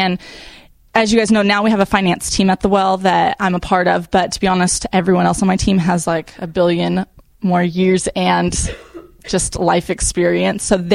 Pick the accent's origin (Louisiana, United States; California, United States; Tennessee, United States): California, United States; Kingsburg; I'm from Kingsburg, so small town.